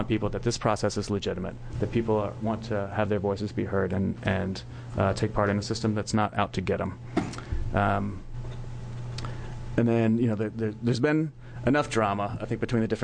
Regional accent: Georgia, United States; I grew up in Georgia where we have Vidalia onions

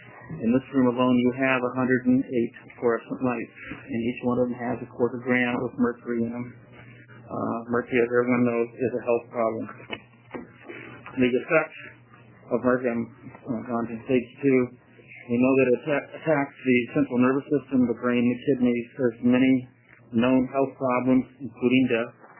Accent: Astoria, Oregon, United States; from Astoria.

